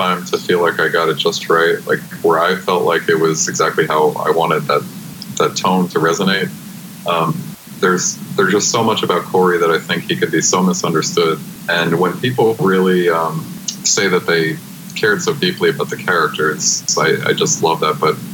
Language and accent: English; New York, United States; Like the kids that are growing up on Long Island like I did